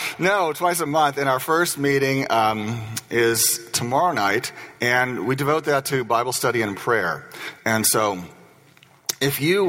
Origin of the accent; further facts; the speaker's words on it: Indiana, United States; I came from Indiana, and no one in Indiana knows really what a Hoosier is, but we're all one if we're from Indiana.